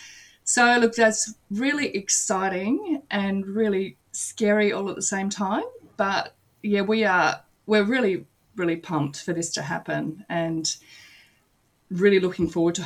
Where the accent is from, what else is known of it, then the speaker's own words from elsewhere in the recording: Normanhurst, New South Wales, Australia; I grew up in the bush. Well, I didn't. I grew up in Normanhurst, but at that stage it was bush.